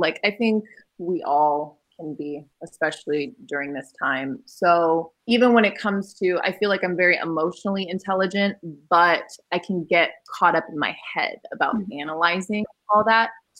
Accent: Fresno, California, United States; teaching mindfulness workshops to kids in Fresno from my hometown community.

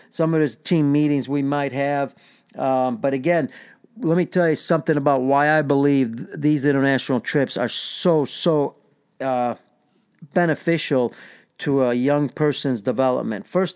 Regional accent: United States; as an American going overseas, obviously everybody's trying to beat you

